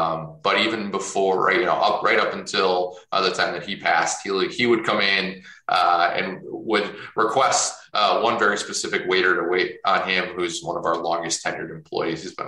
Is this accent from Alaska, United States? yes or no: no; Chicago, Illinois, United States; I'm originally from Chicago as well.